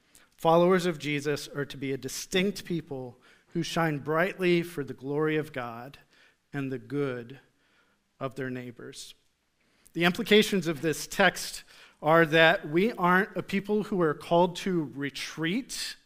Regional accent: East Galesburg, Illinois, United States; I come from the Midwest. I come from a little town called East Galesburg, not even a town, it was a village, that had a population of about 270 people, technically.

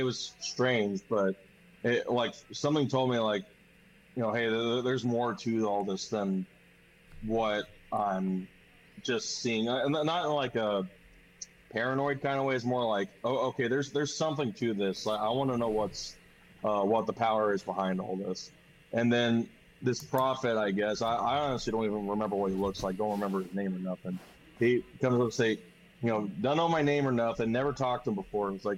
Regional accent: New Albany, Ohio, United States; also born or lived in Knoxville, Tennessee; now in Tennessee, United States; I've born and raised in East Knoxville. Moved up to Central Ohio, like New Albany, around like where Westerville and Columbus is at, when I was about 8 years old.

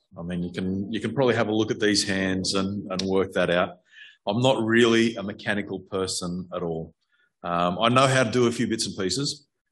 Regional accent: Forbes, New South Wales, Australia; So growing up in Forbes, summers got fairly hot as well. So 45 degrees was actually quite common, far too common.

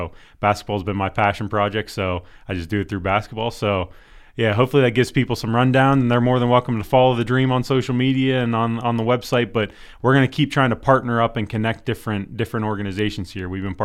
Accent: DuBois, Pennsylvania, United States; I had moved back to my hometown, you know, Du Bois, yeah. Pennsylvania

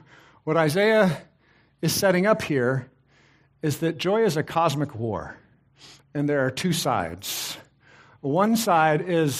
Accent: Texas, United States; If you've ever worked around animals, I grew up in Texas.

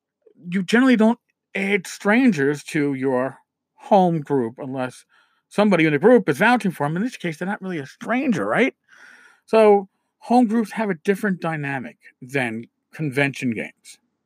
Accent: New York, United States; and I'm a New Yorker, we do the same thing

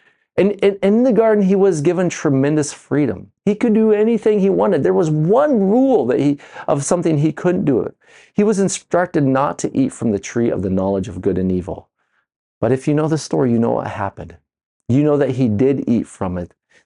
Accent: Colorado, United States; born there; I was born in Colorado. I didn't get to decide that.

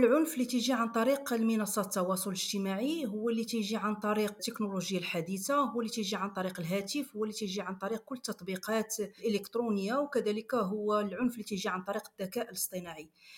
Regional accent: Casablanca, Casablanca-Settat, Morocco; born there; من مواليد مدينه الدار البيضاء

